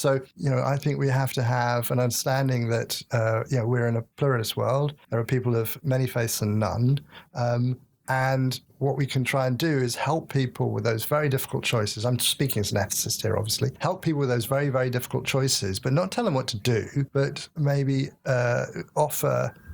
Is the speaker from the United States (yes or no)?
no; England, United Kingdom; I'm an Englishman, at least on my father's side, and I certainly born up, brought up in that culture.